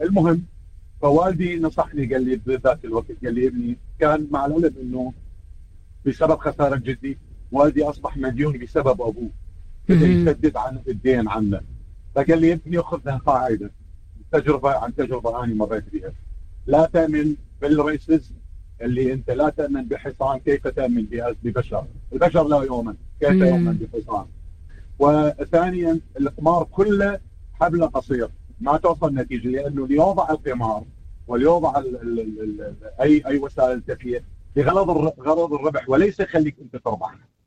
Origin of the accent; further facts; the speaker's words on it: Baghdad, Baghdad Governorate, Iraq; فكانت عندنا في بغداد بوقتها كانت المراهنات وكذا